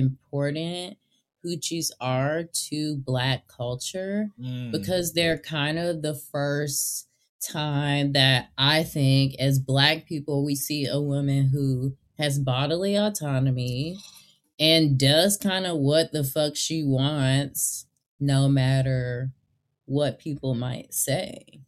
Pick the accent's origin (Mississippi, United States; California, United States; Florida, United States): Florida, United States; And I'm from Florida. So … went crazy here.